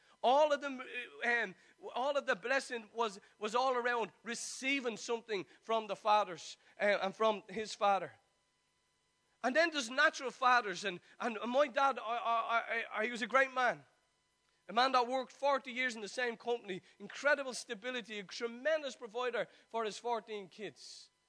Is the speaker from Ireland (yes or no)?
yes; Ireland; as a man and as an Irish man that is finally getting up off their knees and saying, I am who I am by the grace of God. You know, it's no more of us Irish going